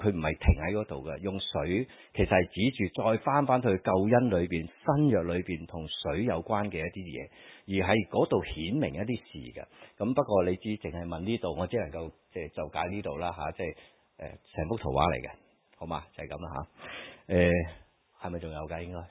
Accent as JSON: {"language": "Cantonese", "region": "Guangdong", "country": "China", "said": "咁我哋广东人讲说话好容易嘅，"}